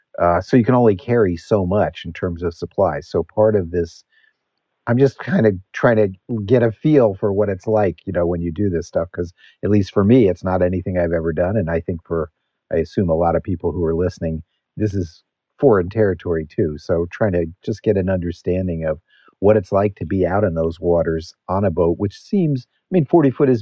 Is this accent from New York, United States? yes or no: yes; New York, United States; I grew up on Long Island Sound, so I consider, you know, I understand those waters.